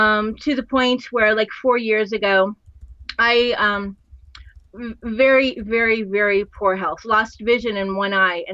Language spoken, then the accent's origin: English; Miami, Florida, United States; And I was also fortunate growing up in Miami. We had a mango tree. We had orange trees and grapefruit trees.